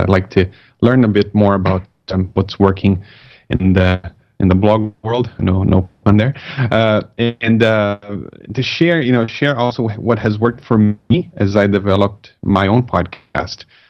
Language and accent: English; Brazil; English is a second language; now in Canada; because I'm not from here. I'm originally from Brazil, right?